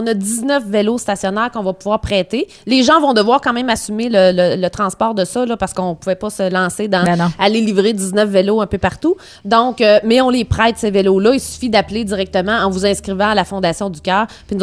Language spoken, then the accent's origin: French; Quebec, Canada; ville de Québec. Puis là, j'avais le goût de revenir dans mon patelin parce que je suis jamais déménagée.